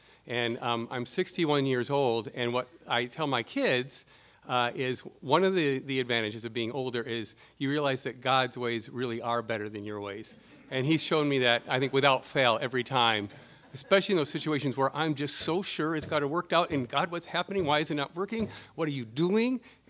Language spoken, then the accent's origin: English; United States; I'm an American, she's a Chinese native, but she soon become an American citizen very soon.